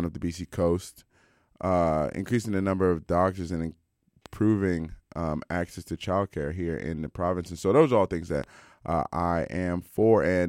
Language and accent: English; Cincinnati, Ohio, United States; and I'm randomly here from Cincinnati, Ohio